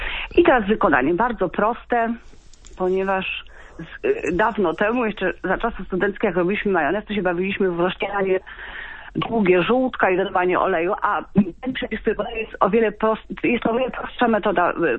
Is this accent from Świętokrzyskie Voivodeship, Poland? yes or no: yes; Świętokrzyskie Voivodeship, Poland; ja powiem, że jestem z Kieleckiego, więc tylko kielecką.